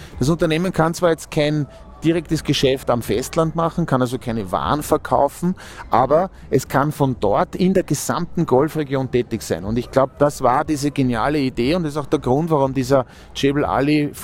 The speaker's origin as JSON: {"language": "German", "country": "Austria", "said": "Und wir stecken als Österreicher da mittendrin."}